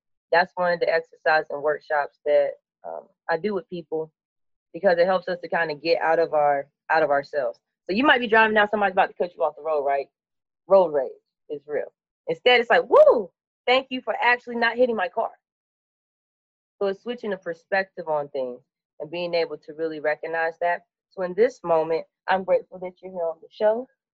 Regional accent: the South, United States; Because, you know, we're from the South. We say thank you and yes, sir, and no, sir, and you're welcome all the time.

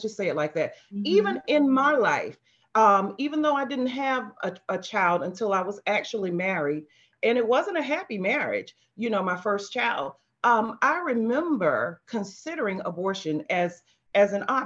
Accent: United States; That was the generation that I grew up in the United States.

